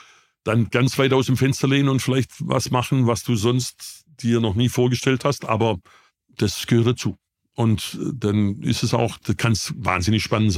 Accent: Baden-Württemberg, Germany; accent: Swabian; ich bin Schwabe, wie man ja verhohlen merkt.

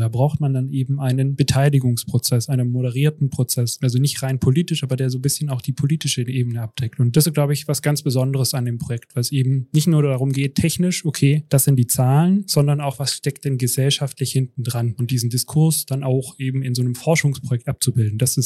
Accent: Baden-Württemberg, Germany; Ich bin der Schwabe

